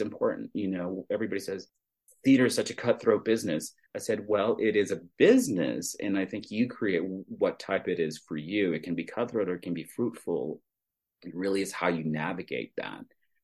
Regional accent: Texas, United States; now in Denver, United States; I didn't think I could live in Colorado because I grew up in Texas and it was just gonna be so cold.

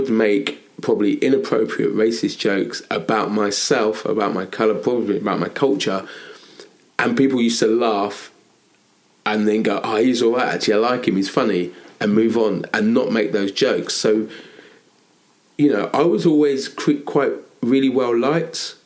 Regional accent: Shoreham, South East England, United Kingdom; also born or lived in Brighton / Southwick; No, so I was born in Brighton, but I mainly grew up in Shoreham and Southwick.

